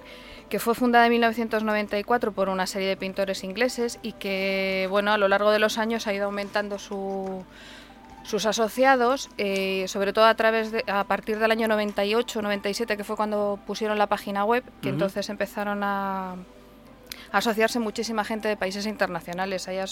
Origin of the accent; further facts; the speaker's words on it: Madrid, Community of Madrid, Spain; porque yo soy de Madrid y me traslado de vez en cuando a visitar la familia.